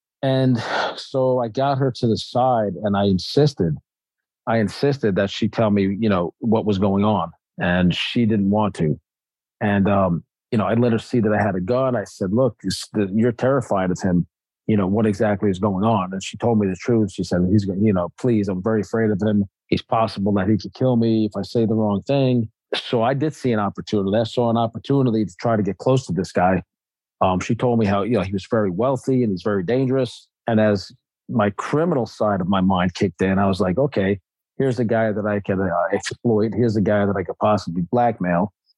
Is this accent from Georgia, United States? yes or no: no; New York, United States; I'm from the streets. I'm from New York.